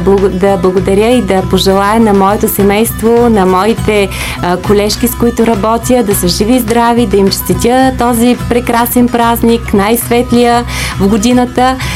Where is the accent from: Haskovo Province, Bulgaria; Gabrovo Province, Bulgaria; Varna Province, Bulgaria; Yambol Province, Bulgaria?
Yambol Province, Bulgaria; Аз тъй като съм от Ямболския край и в моите спомени е, че всяка година като дете ние сме си ходили на моето село Овч Кладенец